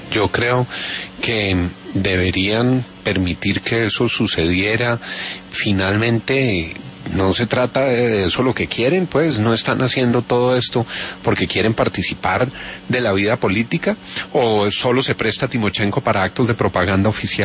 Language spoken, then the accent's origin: Spanish; Colombia